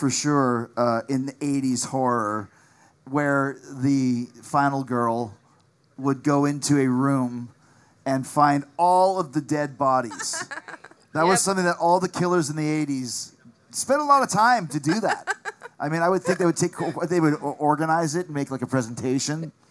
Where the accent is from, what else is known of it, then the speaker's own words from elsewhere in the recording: Canada; I'm Canadian